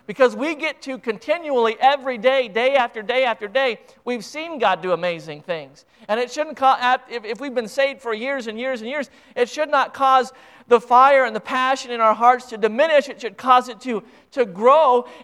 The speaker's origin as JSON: {"language": "English", "country": "United States", "said": "Being an American and a Christian in America, we have blessings upon blessings every single day just by being an American and being a Christian."}